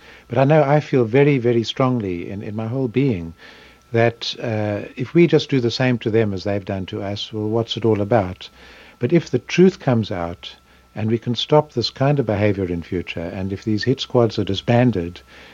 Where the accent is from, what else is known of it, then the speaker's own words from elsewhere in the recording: South Africa; first language English; also born or lived in Mozambique; English, which is my mother tongue as a South African, and in Portuguese, which is the most widely spoken language in Maputo, the capital of Mozambique, where I was working at the time.